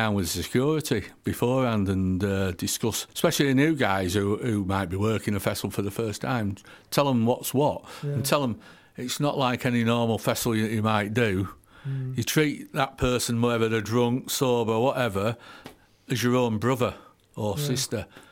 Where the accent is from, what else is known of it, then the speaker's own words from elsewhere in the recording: Bradford, Yorkshire and the Humber, United Kingdom; I've got a lot of friends in Bradford because I was born and bred in Bradford.